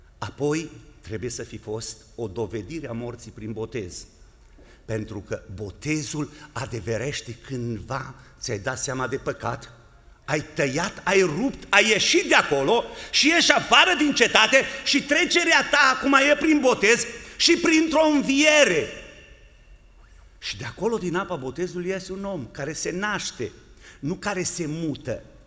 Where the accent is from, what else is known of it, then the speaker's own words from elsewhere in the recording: Romania; Suntem din România.